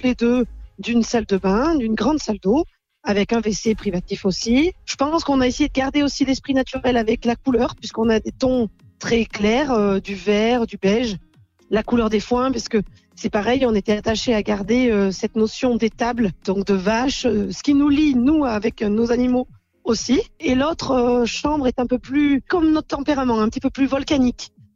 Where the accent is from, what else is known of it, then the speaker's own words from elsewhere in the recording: Auvergne-Rhône-Alpes, France; Il y a quelques années, avec mon mari, on s'est installé dans mon village natal et nous avons rénové une grange dans laquelle nous habitons.